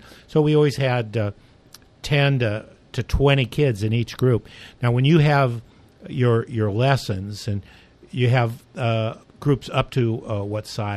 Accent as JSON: {"language": "English", "region": "California", "country": "United States", "said": "Now, I'm from California, and we had a riding group at all the stables in the San Fernando Valley"}